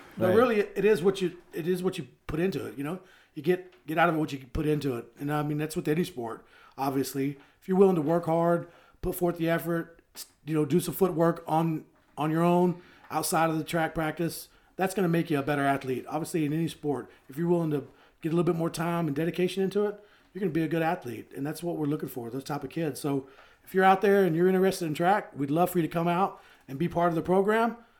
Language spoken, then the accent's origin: English; Dallas, Texas, United States; Yeah, I'm originally from Dallas, and I played football at Texas A&M University.